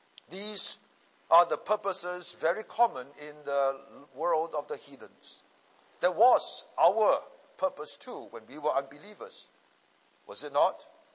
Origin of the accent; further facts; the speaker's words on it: Seremban, Negeri Sembilan, Malaysia; so we had a good life when we were growing up in Seremban.